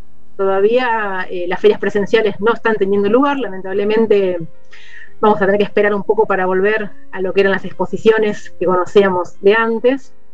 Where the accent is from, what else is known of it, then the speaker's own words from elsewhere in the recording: Argentina; O sea, yo como visitante argentino puedo encontrar